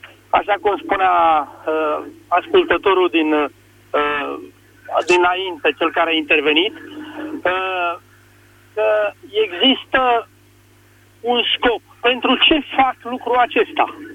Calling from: Bucharest, Romania; din București

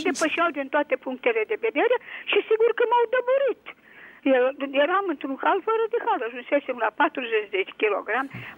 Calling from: Bucharest, Romania; Sunt din București și vreau să vă spun că și eu am fost o victimă a acestor concepții.

